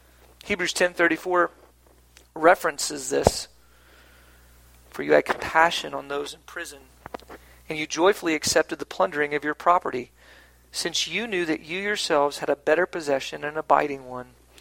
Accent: Florida, United States; I grew up in Hurricane Alley in South Florida, we lived in the middle of the state, and whenever a hurricane came, we left the coast

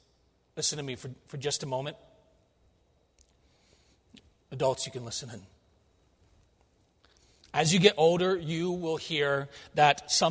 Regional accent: the North, United States; because I grew up here in the North, when we went down to school in South Carolina

